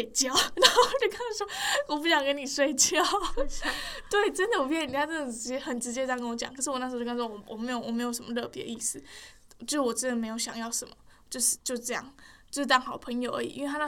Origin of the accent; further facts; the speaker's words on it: Taiwan; 我来自台湾，我不是来自 Thailand。